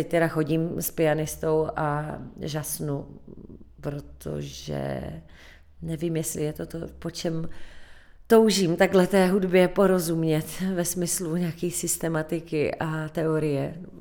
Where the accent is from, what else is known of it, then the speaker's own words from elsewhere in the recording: Krnov, Moravian-Silesian Region, Czechia; born there; já jsem se narodila v Krnově a naši teda jsou ze severní Moravy.